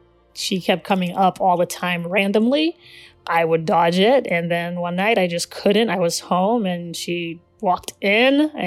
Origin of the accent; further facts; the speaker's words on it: Washington, United States; also born or lived in Gambia; I am a writer, 33 years old, born in Gambia, West Africa, and partially raised in Washington State.